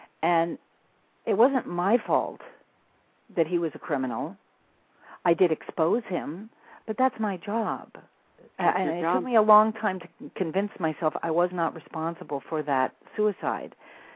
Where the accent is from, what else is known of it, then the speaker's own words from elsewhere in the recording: New Mexico, United States; I'm from New Mexico. You know, we're not seeped in the Hollywood or New York milieu